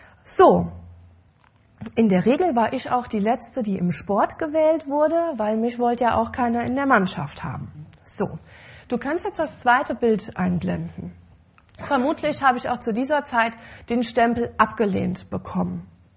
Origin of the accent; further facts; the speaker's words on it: Dernbach, Rhineland-Palatinate, Germany; Ich habe übrigens heute Besuch von jemandem aus Dernbach, aus dem Ort, wo ich herkomme.